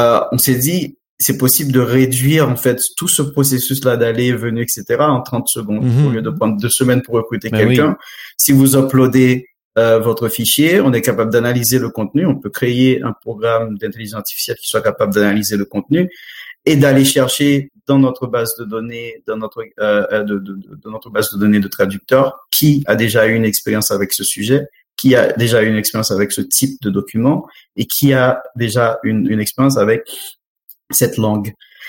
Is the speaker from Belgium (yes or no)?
no; Haiti; now in France; c'était de lancer un laboratoire de recherche scientifique dans mon pays d'origine, Haïti